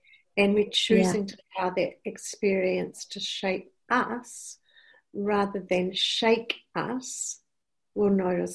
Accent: New Zealand; accent: New Zealand; I hope you can understand my New Zealand accent.

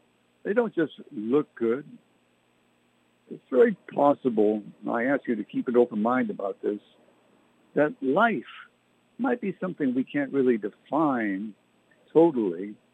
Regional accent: Canada; I did, as a boy growing up in Canada.

